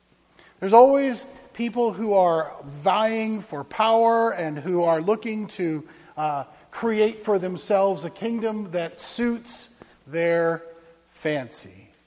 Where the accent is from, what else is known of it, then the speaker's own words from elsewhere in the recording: Phoenix, Arizona, United States; I grew up in Phoenix. What do I know from goats?